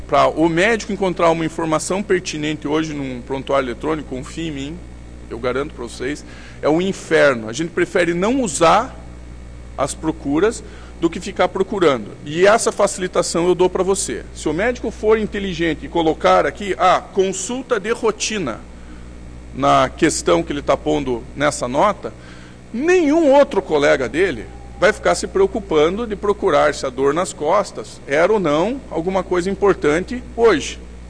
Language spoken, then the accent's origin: Portuguese; Curitiba, Paraná, Brazil; O SUS não é Curitiba, de onde eu venho.